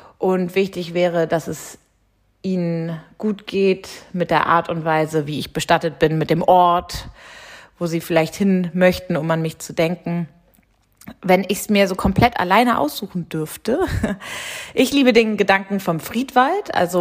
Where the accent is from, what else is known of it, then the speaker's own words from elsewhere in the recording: Hamburg, Germany; Ich bin Hamburgerin. Ich bin schlechtes Wetter gewohnt.